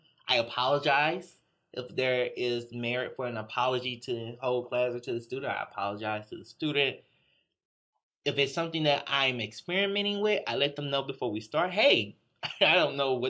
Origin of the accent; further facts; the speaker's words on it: Utica, Mississippi, United States; I showed the trailer I grew up in Utica, Mississippi.